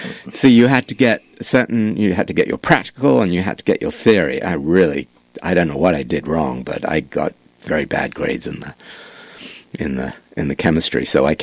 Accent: England, United Kingdom; growing up in England

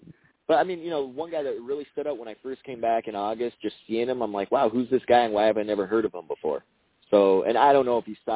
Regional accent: Canada; we were in my home country.

